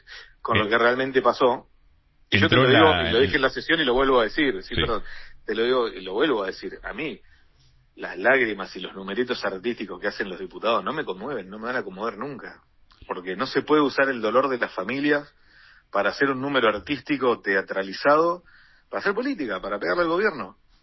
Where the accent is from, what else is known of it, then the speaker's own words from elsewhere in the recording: Puerto Deseado, Santa Cruz, Argentina; es en relación a mi pueblo, ¿no? A Puerto Deseado.